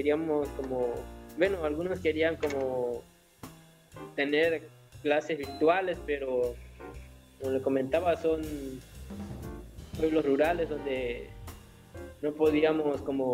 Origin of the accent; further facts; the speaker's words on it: San Pedro Tapanatepec, Oaxaca, Mexico; vengo de Pesquería Guadalupe, municipio de San Pedro Tapanatepec, Oaxaca.